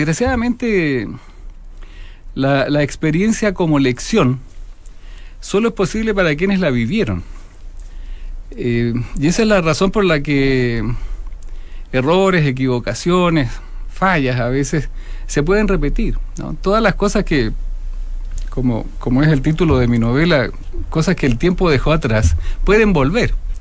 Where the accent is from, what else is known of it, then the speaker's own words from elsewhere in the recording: Chile; moved away; also born or lived in Mexico; yo me fui de Chile como muchos chilenos después del golpe militar en 1973 y viví 12 años fuera de Chile, todos ellos en México.